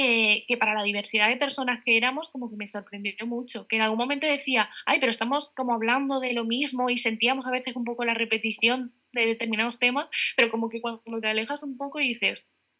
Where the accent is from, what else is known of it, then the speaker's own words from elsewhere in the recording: Málaga, Andalusia, Spain; Y es que yo soy de Málaga